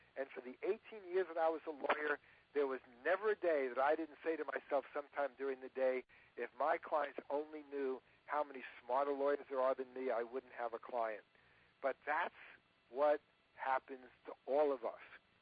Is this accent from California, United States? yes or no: yes; California, United States; I'm some weirdo from California.